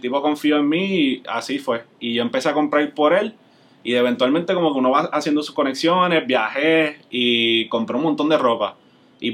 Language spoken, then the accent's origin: Spanish; Miami, Florida, United States; now in Puerto Rico; Y yo originalmente no soy de Puerto Rico, yo soy de Miami.